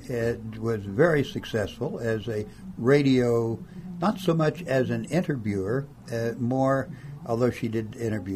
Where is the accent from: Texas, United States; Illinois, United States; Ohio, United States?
Texas, United States; also born or lived in Tulsa, Oklahoma; I tell everybody I was born in Oklahoma, but I got to Texas as quick as I could.